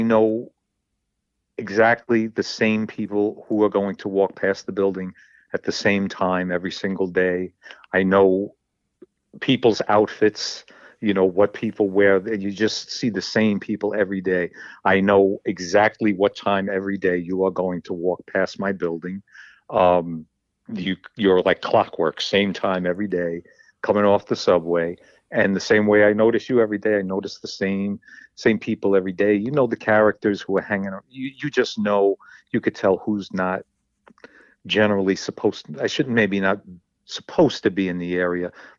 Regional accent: Manhattan, New York, United States; I grew up in Manhattan, down on Chelsea, down on 18th Street. I lived in the Robert Fulton Housing Projects, spent a lot of time there.

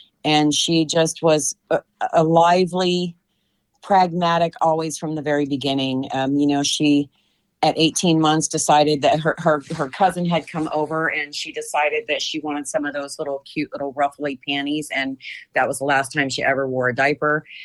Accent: Virginia Beach, Virginia, United States; moved away as an adult; also born or lived in Japan / San Diego; Well, I was born in Japan and then I grew up in Virginia Beach near Oceana and then moved to San Diego when I was 19 and I've lived there for, you know, close to 40 years

